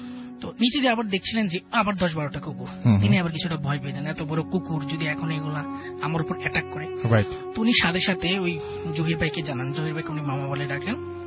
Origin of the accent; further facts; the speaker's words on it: Comilla, Chittagong Division, Bangladesh; now in Dhaka, Bangladesh; কুমিল্লা থেকে এসেছি, কিন্তু ঢাকার মহাখালীতে থাকি।